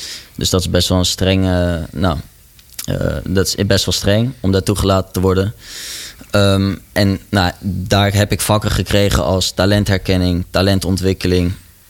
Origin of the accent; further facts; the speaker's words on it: Bennekom, Gelderland, Netherlands; also born or lived in Zwolle; Omdat ik studeerde in Amsterdam aan de VU. En daarvoor opgegroeid in Bennekom. Ik ben wel geboren in Zwolle.